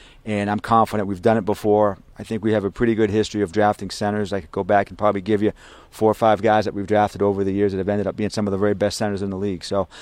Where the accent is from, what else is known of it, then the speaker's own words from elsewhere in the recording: Massachusetts, United States; I'm from Massachusetts, right down the street.